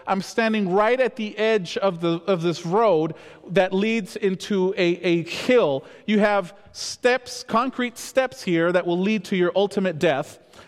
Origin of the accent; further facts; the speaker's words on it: Peru; And so growing up in Peru, I grew up in an Adventist camp.